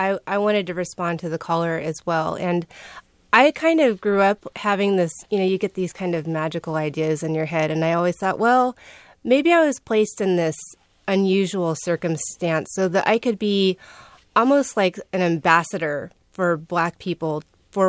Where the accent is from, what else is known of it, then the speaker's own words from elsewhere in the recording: Fresno, California, United States; I grew up in Fresno, which you think, you hear Fresno, you think, well, it's maybe kind of segregated or very white or something.